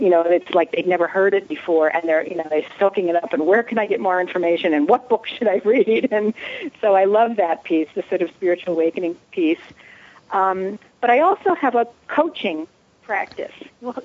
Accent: New Jersey, United States; Yeah, because I grew up in New Jersey.

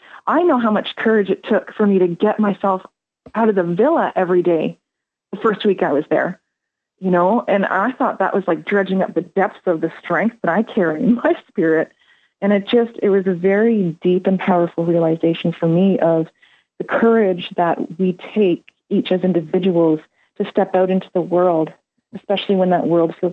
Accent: Canada; Very different from my experience as a Canadian public school teacher.

